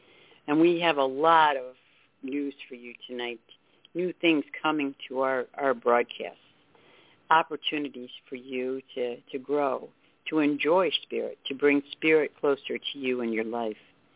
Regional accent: Ohio, United States; You're from Cleveland. I'm from Cleveland.

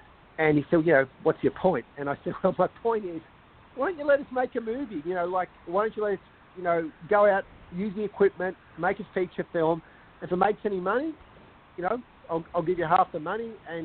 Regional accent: Australia; I'm this Australian filmmaker.

